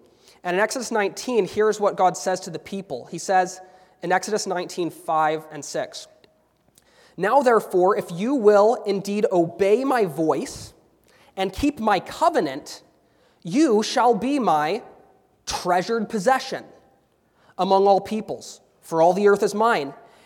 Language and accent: English; Vancouver, British Columbia, Canada; But from Vancouver, and when I say I'm from Vancouver, that's not just making a locational reference. Often what I'm somewhat trying to communicate is that West Coast culture that I come from.